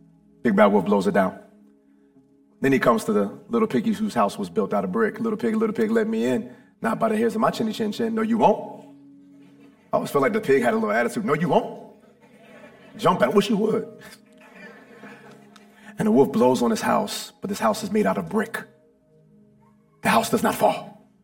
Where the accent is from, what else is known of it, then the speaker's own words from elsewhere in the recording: Virginia, United States; I'm from Virginia, buildings don't move like this. We different down there, you know?